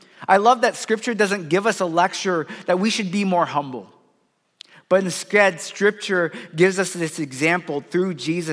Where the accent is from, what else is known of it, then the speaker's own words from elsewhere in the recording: California, United States; I know I'm from Silicon Valley, right?